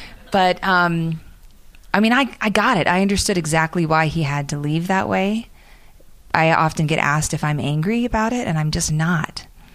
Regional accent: Virginia, United States; I'm a girl from Virginia. I do a lot of hiking in the Shenandoah.

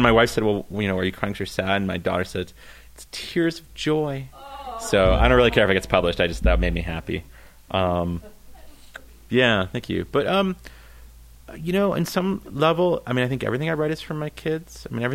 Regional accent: Canada; Growing up in Canada, there's a lot of Canadian fiction that doesn't cross the border

